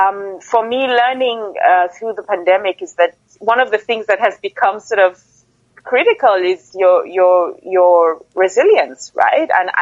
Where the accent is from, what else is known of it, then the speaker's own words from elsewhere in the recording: Nigeria; I'm Nigerian by nationality. I'm female by gender.